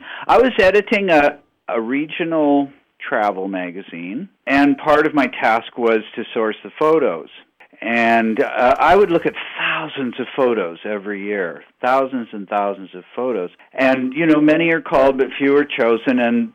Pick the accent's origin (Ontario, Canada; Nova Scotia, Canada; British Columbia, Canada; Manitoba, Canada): British Columbia, Canada; Victoria; So I was born on Vancouver Island. I mean, I'm a native Victorian, lived here most of my life